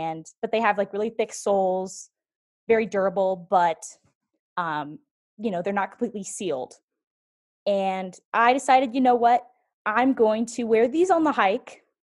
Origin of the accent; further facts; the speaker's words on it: Colorado Springs, Colorado, United States; So the high school that I went to is a private high school in the town that I grew up in Colorado Springs.